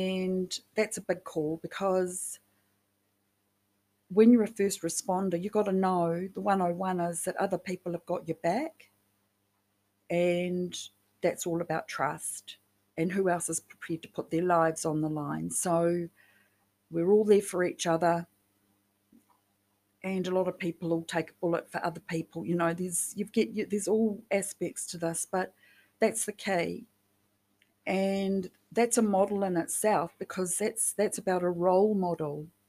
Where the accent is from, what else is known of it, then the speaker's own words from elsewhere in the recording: New Zealand; it's one thing for me to be growing up as a Kiwi down here in the Southern Hemisphere and in the land of the long white cloud